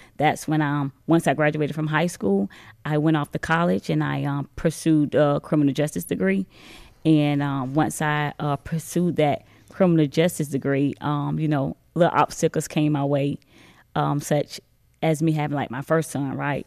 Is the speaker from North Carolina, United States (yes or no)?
no; Jacksonville, Florida, United States; I'm from Jacksonville, Florida.